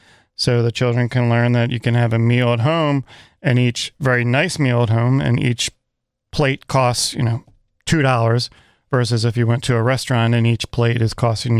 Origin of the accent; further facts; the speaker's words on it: East Coast, United States; In the winter, where I grew up on the East Coast, I got to shovel a lot of snow.